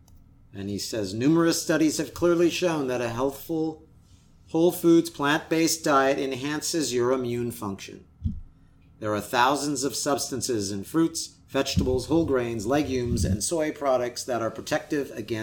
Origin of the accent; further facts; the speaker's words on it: California, United States; now in New York City, United States; I'm from California.